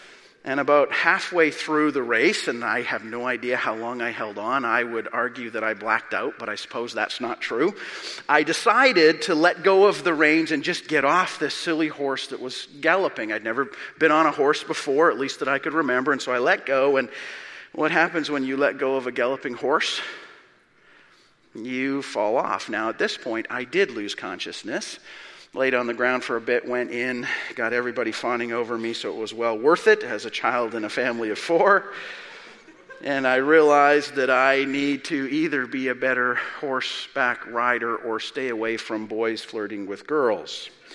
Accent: Calgary, Alberta, Canada; When I was significantly younger, born and raised in Calgary, Alberta

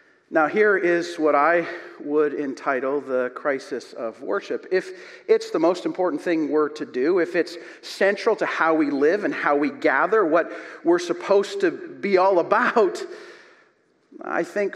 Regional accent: Calgary, Alberta, Canada; it felt like all of Calgary. I was at home from Briarcrest for a year trying to become a power engineer, and all of Calgary jumped up and celebrated.

